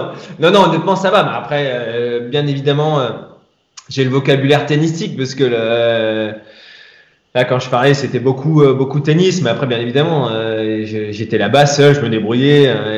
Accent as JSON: {"language": "French", "town": "Strasbourg", "region": "Grand Est", "country": "France", "said": "moi, je suis strasbourgeois. Donc, bien évidemment, avant d'aller en sport études à Reims, je faisais allemand première langue."}